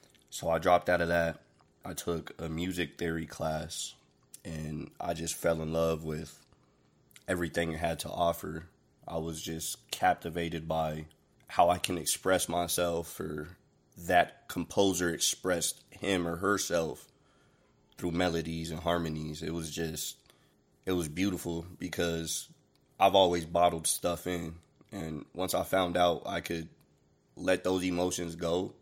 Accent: Salt Lake City, Utah, United States; Growing up in Salt Lake, I've had a lot of different experiences.

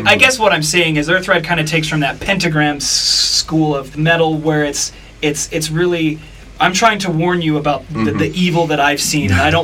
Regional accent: Louisville, Kentucky, United States; that I'm from the Louisville area.

